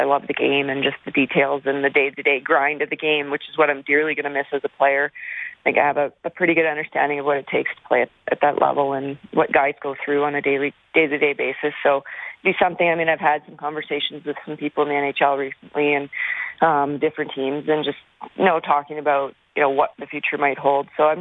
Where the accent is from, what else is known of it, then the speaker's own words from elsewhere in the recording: Shawnee, Saskatchewan, Canada; a little girl growing up in Shawnee, Saskatchewan